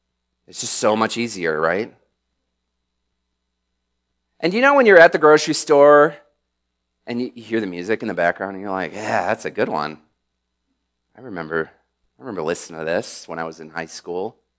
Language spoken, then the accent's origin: English; Michigan, United States; I grew up in Michigan, and if you've been there in the summer, it's worthwhile.